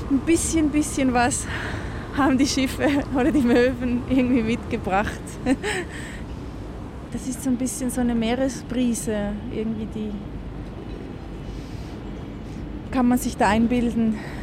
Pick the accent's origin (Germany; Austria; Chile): Chile; Also in meiner Heimatstadt gibt es auch viele Tauben. Und die sind nahe am Meer, weil in Chile alles nahe am Meer ist.